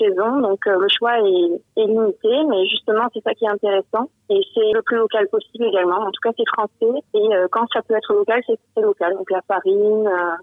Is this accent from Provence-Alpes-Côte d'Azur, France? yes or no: yes; Carpentras, Provence-Alpes-Côte d'Azur, France; Alors déjà, je suis née à Carpentras. Donc, j'ai fait toute ma scolarité ici et j'ai travaillé en Vaucluse. Donc, j'étais basée sur Carpentras.